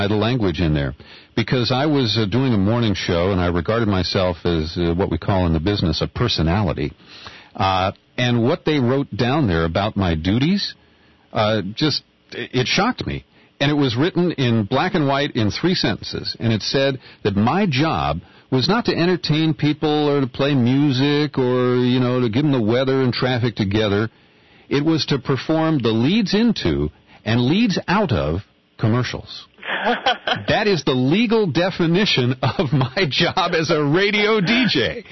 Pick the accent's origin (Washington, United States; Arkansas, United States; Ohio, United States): Ohio, United States; Cincinnati; Well, P&G is based in my hometown of Cincinnati